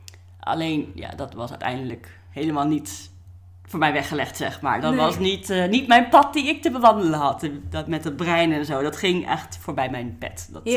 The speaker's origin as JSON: {"language": "Dutch", "region": "South Holland", "country": "Netherlands", "lives_now": "Nijmegen, Netherlands", "said": "Maar daarvoor kom ik dus eigenlijk uit de andere kant van het land, uit Besluis. Dus dat is bij Rotterdam in de buurt."}